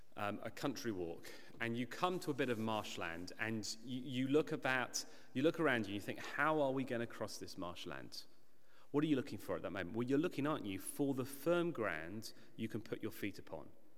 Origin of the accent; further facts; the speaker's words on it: Jersey; When I was growing up in Jersey in the Channel Islands